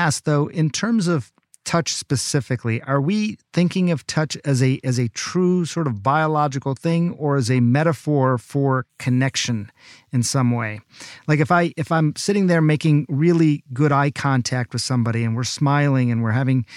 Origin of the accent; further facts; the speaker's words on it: India; I'm Indian